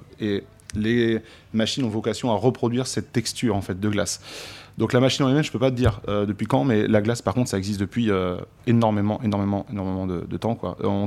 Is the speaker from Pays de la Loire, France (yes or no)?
yes; Le Mans, Pays de la Loire, France; Je suis du Mans